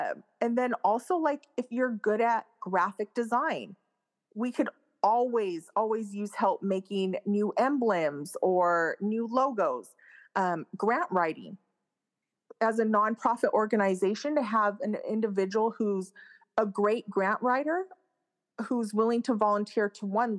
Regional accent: Utah, United States; I grew up in Utah, which is an extremely conservative, not diverse area at all.

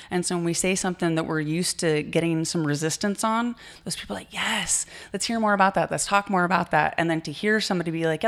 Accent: Reading, Pennsylvania, United States; I was born and raised here in Reading. I did move away for a number of years. I played professional hockey and then moved back once I had a family. You know, my roots are here.

